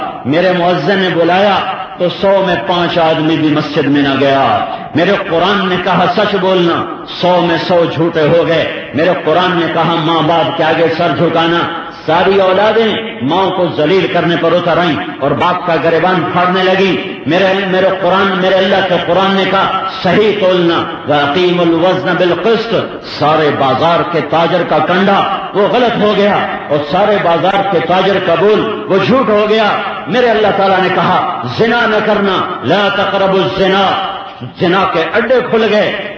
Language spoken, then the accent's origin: Urdu; Punjab, Pakistan; وہاں سے واپس آیا میاں چنو, اس سے آگے میرا گاؤں ہے 19 کلومیٹر پر.